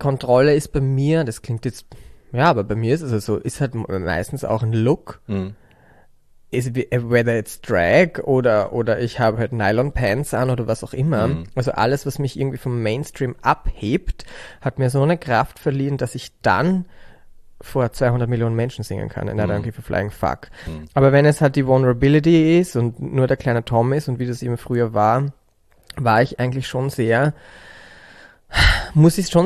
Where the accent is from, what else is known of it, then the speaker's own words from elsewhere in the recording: Bad Mitterndorf, Styria, Austria; ich komme aus Bad Mitterndorf. Das ist echt, wenn man jetzt Sound of Music als Referenz nehmen möchte, wirklich ums Eck. Also it is Sound of Music. Ja, weil Salzburg ist da echt gerade an der Grenze. Und so bin ich aufgewachsen